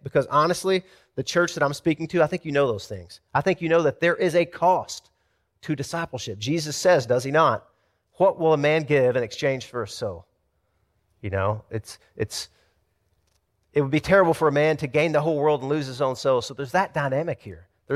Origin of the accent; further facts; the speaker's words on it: Deep South, United States; I grew up in the South, in the deep South, in a little town